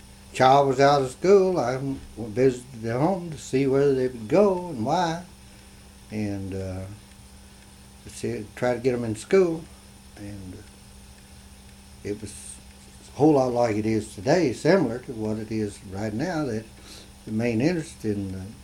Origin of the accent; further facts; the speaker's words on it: Kentucky, United States; I grew up in Round County.